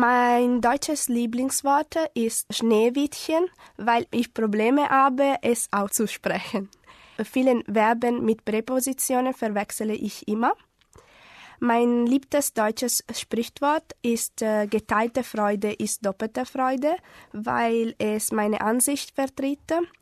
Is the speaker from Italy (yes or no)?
yes; Italy; German is a second language; Ich komme aus Italien. Ich bin im Jahr 1994 geboren.